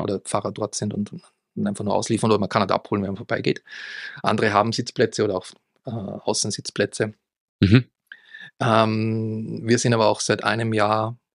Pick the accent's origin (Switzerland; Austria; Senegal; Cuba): Austria; now in Munich, Germany; Komme aber aus dem Süden, ich komme aus Österreich. Wohne hier in München